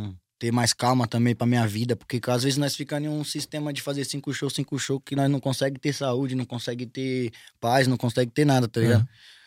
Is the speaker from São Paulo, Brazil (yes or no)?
yes; São Paulo, Brazil; Eu sou lá do Vila Aurora, na Zona Norte ali de São Paulo, tá ligado?